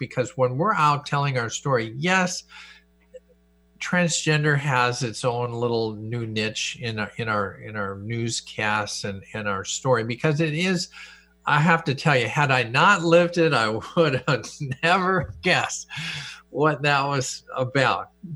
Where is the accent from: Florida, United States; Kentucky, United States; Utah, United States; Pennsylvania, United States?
Pennsylvania, United States; Harrisburg; lived in Harrisburg all my life and I'm not moving, you know, that I never signed up to move out of my home state.